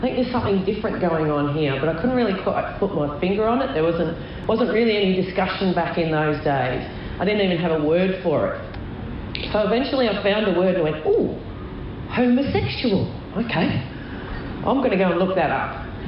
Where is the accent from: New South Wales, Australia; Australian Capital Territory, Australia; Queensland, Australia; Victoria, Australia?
Victoria, Australia; Dookie; I grew up in Dookie, and I still love Dookie, and I always will.